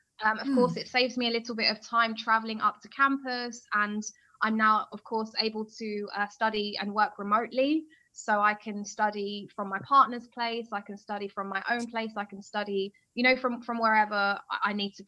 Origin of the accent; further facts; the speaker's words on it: London, United Kingdom; also born or lived in New York, United States / Madrid, Spain; I'm from London, which is a huge, huge metropolitan city. And I've also lived in New York for a while, in a city, New York, and in Madrid.